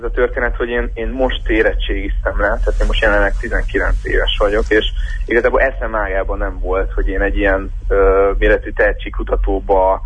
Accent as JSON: {"language": "Hungarian", "town": "Târgu Mureș", "region": "Mureș County", "country": "Romania", "said": "azt végeztem a művészeti egyetemben otthon Vásárhelyen"}